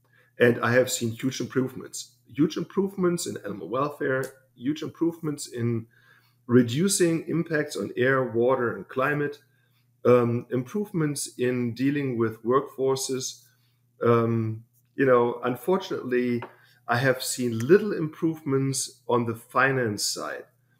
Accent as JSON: {"language": "English", "country": "Germany", "tie": "born or raised there", "also_born_or_lived": "Texas", "moved": "as an adult", "lives_now": "Davis, United States", "said": "I grew up in Germany, lived there for 27 years, did my master's in agriculture engineering at the University of Leipzig, then moved to Texas, to Texas Tech University, where I did my PhD."}